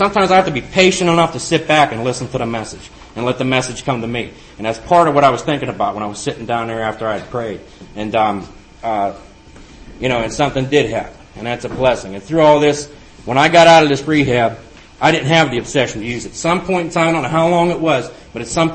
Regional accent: Steubenville, Ohio, United States; My aunt reached out, gave me a place to live in Catanning, Pennsylvania. I'm from Steubenville.

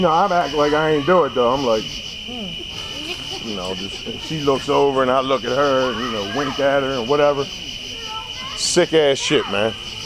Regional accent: Baltimore, Maryland, United States; I'm from Southwest Baltimore.

